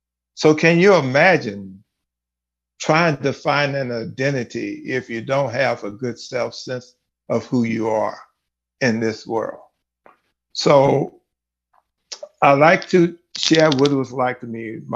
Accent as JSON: {"language": "English", "town": "Galveston", "region": "Texas", "country": "United States", "tie": "born or raised there", "said": "And I grew up in the oldest city in the state of Texas. I grew up in Galveston, Texas. During those days, I grew up in the days before there was desegregation."}